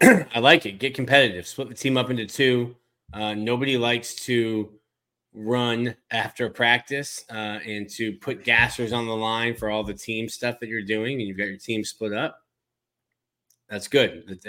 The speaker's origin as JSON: {"language": "English", "region": "Florida", "country": "United States", "tie": "born or raised there", "said": "I'm from South Florida, but the house I grew up in was built after Hurricane Andrew"}